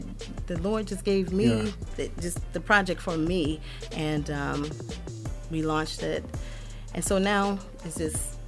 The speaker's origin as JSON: {"language": "English", "town": "Detroit", "region": "Michigan", "country": "United States", "said": "I'm from Detroit, Michigan."}